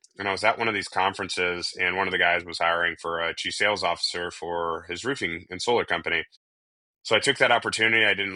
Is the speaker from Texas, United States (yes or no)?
yes; Houston, Texas, United States; I grew up in Houston, Texas. Went to Memorial High School, Spring Branch Middle School, right?